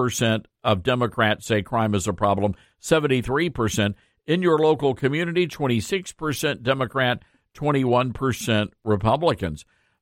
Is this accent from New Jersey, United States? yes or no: no; New Orleans, Louisiana, United States; accent: Tennessee twang; also born or lived in Tennessee; I used to, when I was born in Tennessee, you get this twang. You have a Tennessee twang, and I had probably the most egregious Tennessee twang. But then my dad got transferred down to New Orleans, and that New Orleans accent just sort of mellowed out the twang.